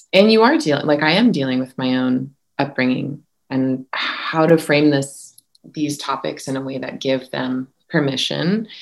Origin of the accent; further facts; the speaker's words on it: Santa Barbara, California, United States; And then I grew up in Santa Barbara, which is an affluent, largely white community